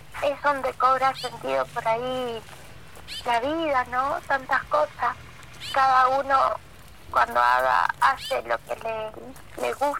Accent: Picún Leufú, Neuquén, Argentina; Yo soy nacida en Picún Laufú, nací en este pueblito que está a 60 kilómetros de Cutralcó, a 100 de Piedra del Águila.

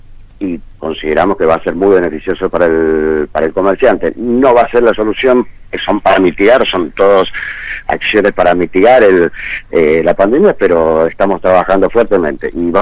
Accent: Argentina; somos sanmartinianos los argentinos

